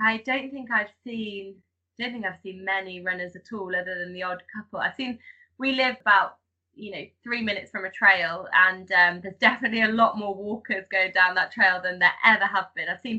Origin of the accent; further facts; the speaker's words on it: Mountsorrel, East Midlands, United Kingdom; So I grew up in Leicestershire, in a place called Mount Thorough, which my parents still live, actually.